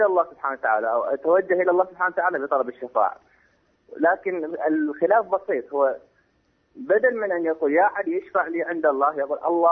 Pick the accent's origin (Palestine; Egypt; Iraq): Iraq; من العراق.